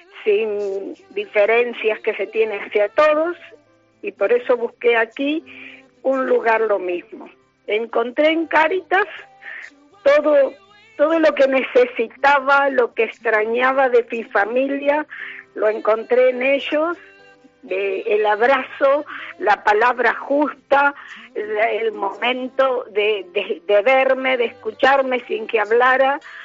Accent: Argentina; moved away as an adult; now in Spain; tengo 78 años y soy argentina, tengo mi familia allá.

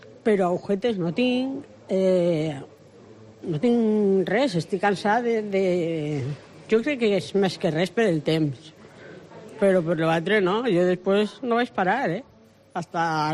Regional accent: Vila-real, Valencian Community, Spain; Sóc villarrealenca i sóc del poble.

